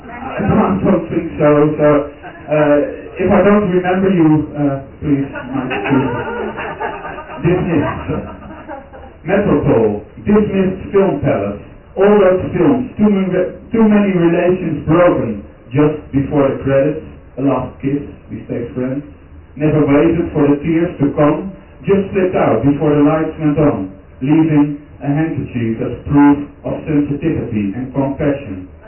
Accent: Rhenen, Utrecht, Netherlands; English is a second language; Back to my hometown. which is called Remen, and this poem is about growing up in a small town in Holland.

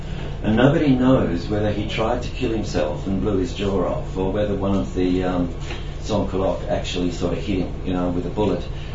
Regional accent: Australia; I said, I'm an Australian writer, and the word Australian didn't go down too well.

